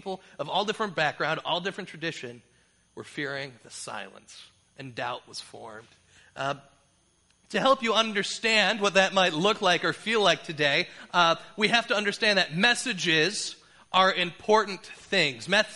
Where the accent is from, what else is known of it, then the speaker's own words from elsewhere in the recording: Detroit, Michigan, United States; There's instances like that in my hometown because my cousins live in New York, but we live in Detroit.